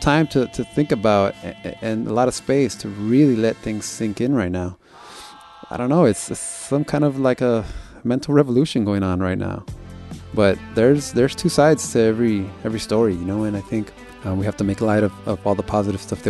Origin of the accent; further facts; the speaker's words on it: California, United States; It's just part of our DNA growing up in Southern California.